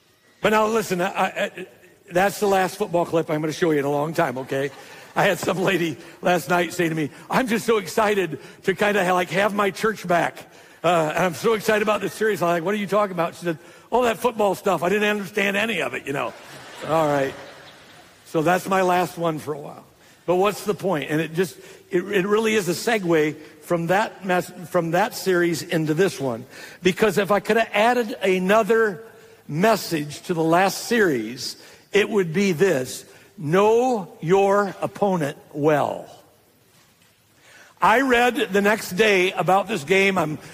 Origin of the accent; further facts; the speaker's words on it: Ohio, United States; Having been born and raised in Ohio, you guys know I'm a Packer fan, pro football, but I am a Buckeye fan when it comes to college football, all right?